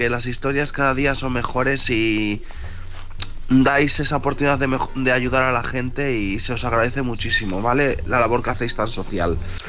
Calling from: León, Castile and León, Spain

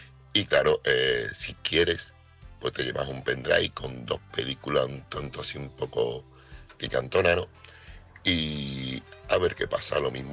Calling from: Seville, Andalusia, Spain; corresponsal de Sevilla

